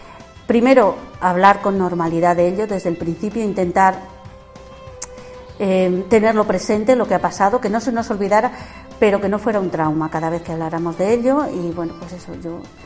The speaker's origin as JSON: {"language": "Spanish", "town": "Los Santos", "region": "Castile and León", "country": "Spain", "said": "soy de Los Santos, un pueblecito al sur de la provincia de Salamanca."}